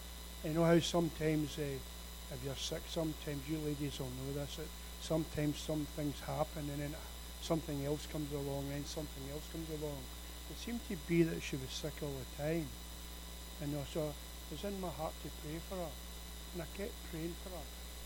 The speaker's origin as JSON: {"language": "English", "region": "Scotland", "country": "United Kingdom", "said": "I'm British, a small B. I'm Scottish with a capital S."}